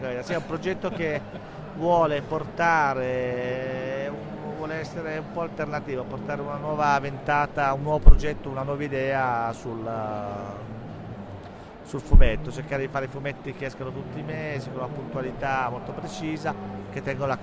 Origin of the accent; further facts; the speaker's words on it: Naples, Campania, Italy; Ma io vengo da Napoli